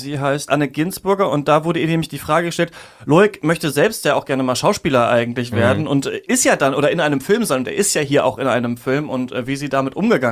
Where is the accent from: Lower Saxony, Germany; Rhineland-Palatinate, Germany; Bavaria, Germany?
Lower Saxony, Germany; Emmerthal; ich bin ja in Emmertal bei Hameln aufgewachsen, in Niedersachsen